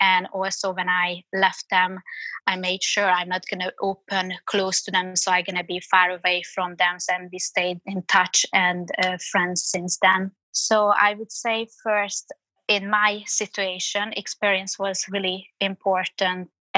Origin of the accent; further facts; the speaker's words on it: Budapest, Hungary; now in London, United Kingdom; I grew up in Budapest. I had all my high school friends, university friends from there.